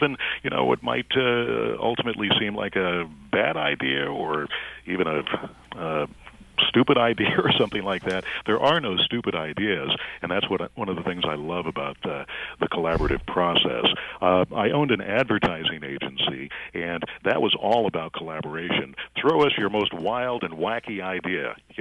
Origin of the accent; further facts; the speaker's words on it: Netherlands; I grew up in here in the Netherlands, where a lot of community radio, it's really kind of all community radio